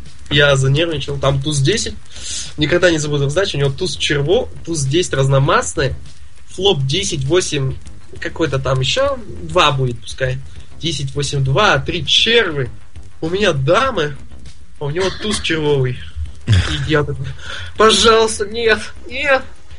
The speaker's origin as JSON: {"language": "Russian", "town": "Nizhny Tagil", "region": "Sverdlovsk Oblast", "country": "Russia", "said": "Я из Тагила, живу там официально."}